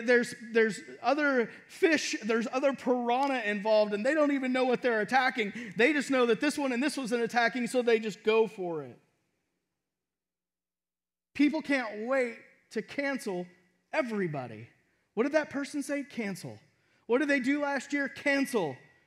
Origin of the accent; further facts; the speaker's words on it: Texas, United States; I mean, I grew up in Texas. I grew up going to lakes, and so I wasn't scared of sharks.